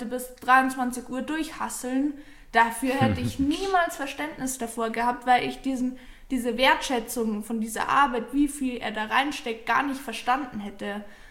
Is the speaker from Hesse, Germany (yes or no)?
no; Bad Tölz, Bavaria, Germany; komme auch von Bad Tölz, also ich wohne ganz in der Nähe von Max.